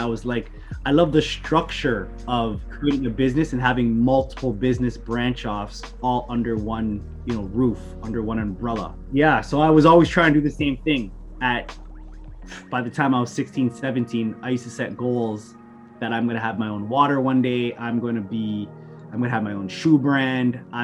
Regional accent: Mississauga, Ontario, Canada; where we grew up in Mississauga

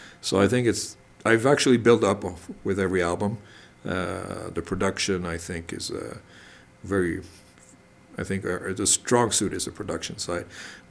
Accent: Montreal, Quebec, Canada; also born or lived in France; I live in Montreal. I grew up there, but I was actually born in France.

